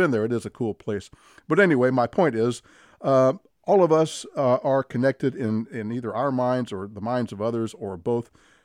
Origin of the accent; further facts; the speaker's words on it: Bardstown, Kentucky, United States; My name was Bardstown. I'm from Bardstown, Kentucky.